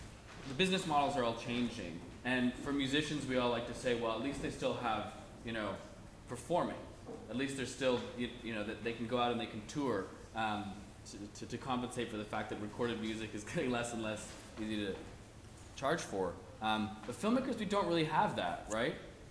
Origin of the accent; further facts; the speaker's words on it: Canada; because I'm Canadian, fair dealing to make that happen